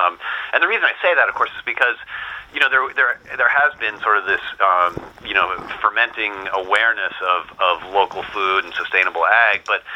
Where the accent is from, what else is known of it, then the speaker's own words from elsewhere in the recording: Vermont, United States; also born or lived in St. Albans; I was born in northern Vermont in St. Albans, and then my folks moved down to just outside of Montpelier, which is not far from Hardwick.